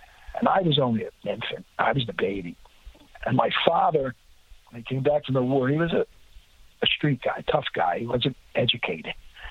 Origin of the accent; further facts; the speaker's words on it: Pennsylvania, United States; And we moved from Philly to the suburbs and went to St. Pius X.